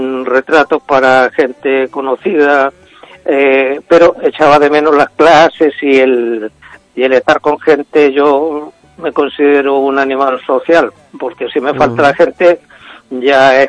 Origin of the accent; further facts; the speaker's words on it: Chile; moved away; mi padre emigró a América y nací en Chile, y por lo tanto soy chileno.